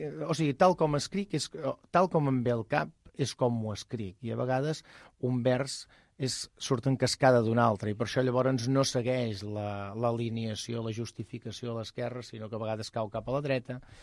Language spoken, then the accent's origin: Catalan; Berga, Catalonia, Spain; a Berga, d'on soc jo